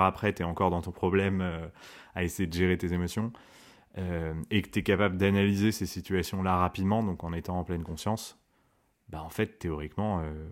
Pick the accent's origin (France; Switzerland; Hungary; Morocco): Switzerland; je suis suisse aussi.